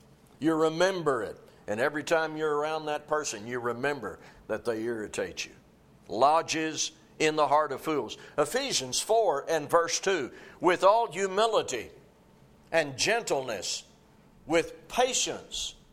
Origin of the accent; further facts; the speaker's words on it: Arkansas, United States; We have an expression back where I was raised in Arkansas, and you probably have it here in Texas